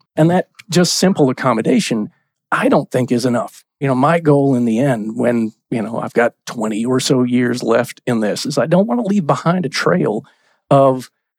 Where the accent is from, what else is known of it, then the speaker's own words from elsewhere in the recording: the South, United States; I grew up in the South, and as such, you know, I'm a little more steeped in that.